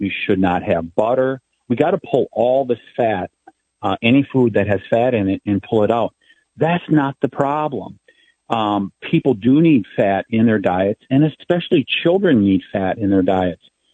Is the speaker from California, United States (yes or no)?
no; Wisconsin, United States; especially because we come from the dairy state, Wisconsin.